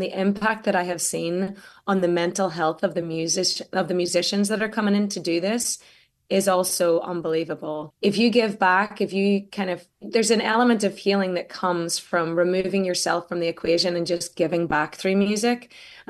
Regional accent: Ireland; now in Austin, United States; this is why I came from Ireland and I call Austin home, because it's like home to me.

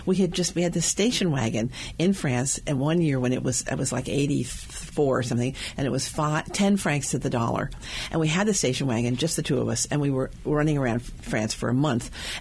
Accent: Louisiana, United States; I grew up, I was very prepped for it because I grew up in Louisiana, in Southwest Louisiana, where food is very

